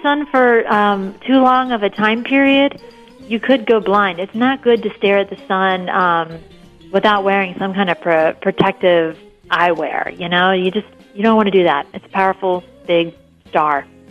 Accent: the South, United States; I can. I'm actually from the South myself.

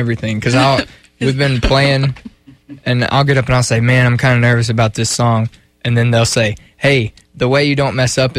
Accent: the South, United States; The answer will be funny because I'm from the South.

